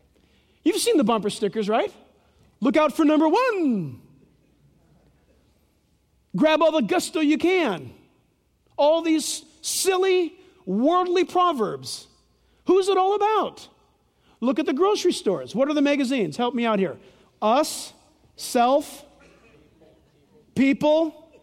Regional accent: United States; I'm an American.

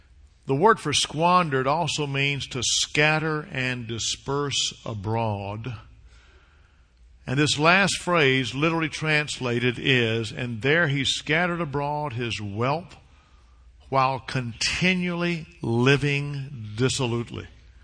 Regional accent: Southeast, United States; Is there anyone in here tonight who was born and raised in the Southeast besides me?

